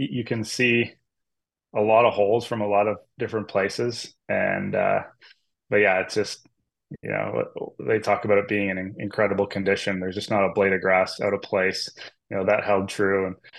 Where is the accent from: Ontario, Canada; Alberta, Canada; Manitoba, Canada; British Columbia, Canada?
Ontario, Canada; Listowel; I hopped in the car from my hometown of Listowel, Ontario, with my dad actually